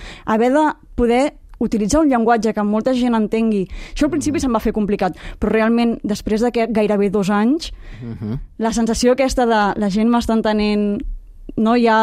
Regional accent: Mollet del Vallès, Catalonia, Spain; now in Barcelona, Spain; Jo sóc de Mollet del Vallès i realment amb aquests horaris vaig decidir fer un canvi aquí a la ciutat.

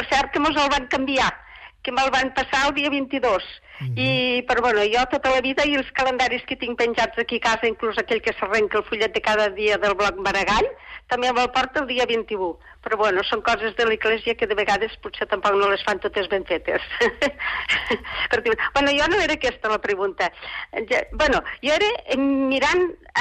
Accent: Tarroja de Segarra, Catalonia, Spain; jo sóc filla de Tarroja de la Segarra.

